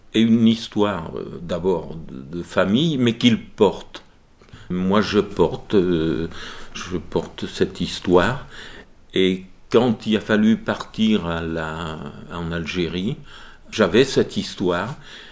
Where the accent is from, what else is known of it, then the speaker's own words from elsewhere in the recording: Romans-sur-Isère, Auvergne-Rhône-Alpes, France; born there; Alors, moi, je suis né à Romain, dans la Drôme, en 38.